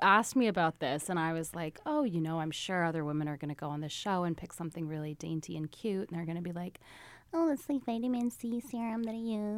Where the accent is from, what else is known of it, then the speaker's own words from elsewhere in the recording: India; as an Indian person, like, you listen to your family talk a lot about the right way to sit on a toilet